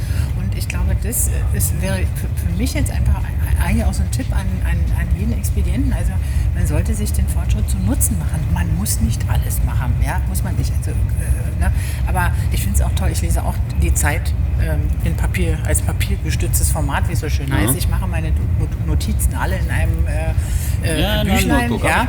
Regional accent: Berlin, Germany; Ja, wir waren in Hermsdorf in der Schule.

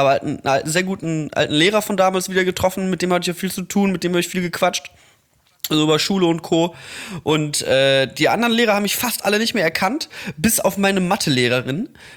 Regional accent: Mettmann, North Rhine-Westphalia, Germany; Das ist halt auch das, was du machen kannst am Mettmanner Boden in meiner Heimatstadt. Da ist halt nicht viel.

